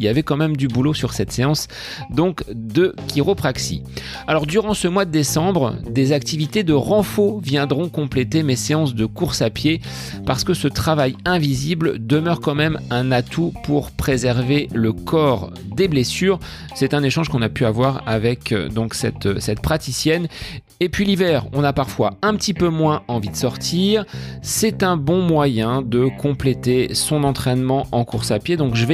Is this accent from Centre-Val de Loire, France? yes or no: yes; Bonneval, Centre-Val de Loire, France; dans mon village natal de Bonneval en Eure-et-Loire.